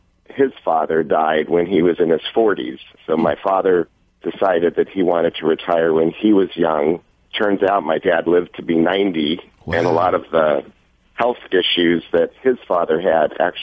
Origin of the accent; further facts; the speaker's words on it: Los Angeles, California, United States; I actually grew up in West Los Angeles.